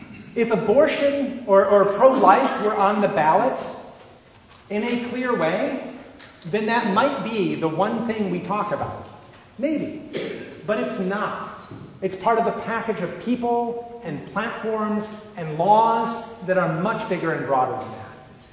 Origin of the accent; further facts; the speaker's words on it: Great Lakes, United States; This for those of us, you know, growing up in the Great Lakes area, Rhode Island was like this complete mystery.